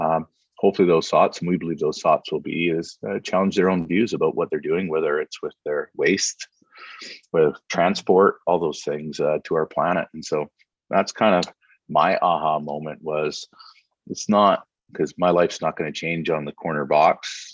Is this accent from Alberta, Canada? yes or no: no; British Columbia, Canada; I think as a British Columbian, oh, just gratitude. We are so lucky to live on this spot on the planet.